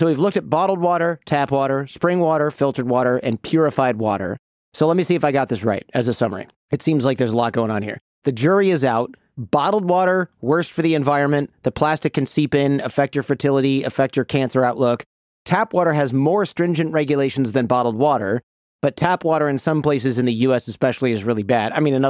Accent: Michigan, United States; especially compared to the water I grew up with in Michigan that I cannot drink when I go home.

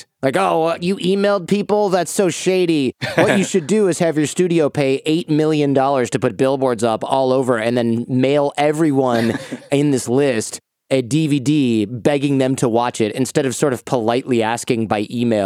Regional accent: Michigan, United States; growing up in Michigan, I never saw one of those

